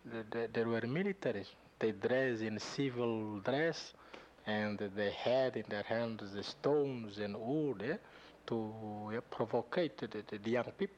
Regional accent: Baucau, Timor-Leste; Yes, I am from Baucau.

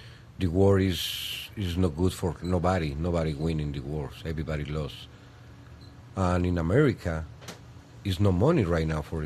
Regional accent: Mexico; born there; English is a second language; I born in Mexico. And my son, too. All my family is from Mexico.

